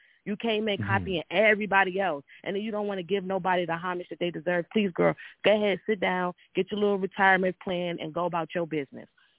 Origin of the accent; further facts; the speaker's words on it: New York, United States; So I'm from New York, and I got to give it to you from a New York standpoint.